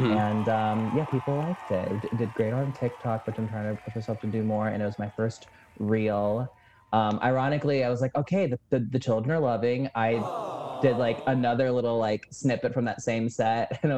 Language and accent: English; Indianapolis, Indiana, United States; It was back in my hometown. They do this thing in Indianapolis, like a home for the holiday show.